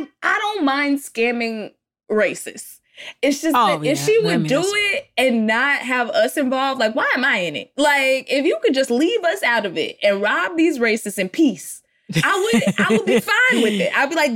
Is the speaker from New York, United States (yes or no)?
no; Texas, United States; Now listen, I'm from Texas.